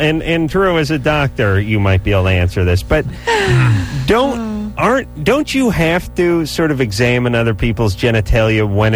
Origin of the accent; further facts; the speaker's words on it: California, United States; I grew up in California, for Christ's sake.